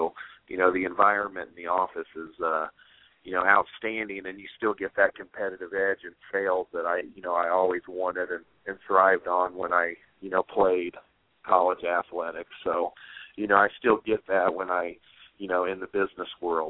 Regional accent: Noblesville, Indiana, United States; But growing up in Noblesville, they definitely gave me a great start as far as, you know, trying to achieve my dream.

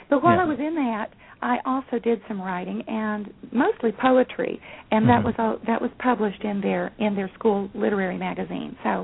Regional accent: Texas, United States; Well, I was born and raised in Texas, in West Texas, where there are very few trees.

